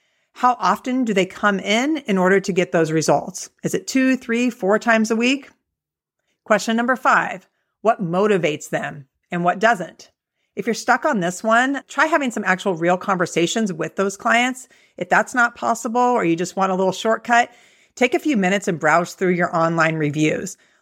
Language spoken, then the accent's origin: English; Lincoln, Nebraska, United States; like it would be in my hometown of Lincoln, Nebraska